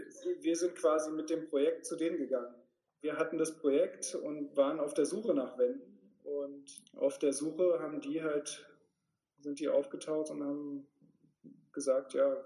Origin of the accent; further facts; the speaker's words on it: Berlin, Germany; Ja, also ich bin ja Berliner und ich bin hier aufgewachsen und habe auch immer hier gelebt, lebe immer noch hier.